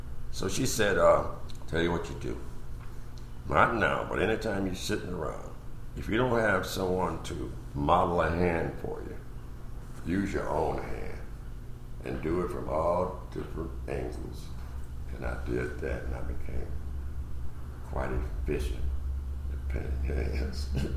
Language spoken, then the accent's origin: English; Birmingham, Alabama, United States; Well, I'm from Alabama. Birmingham. You ever heard of Birmingham?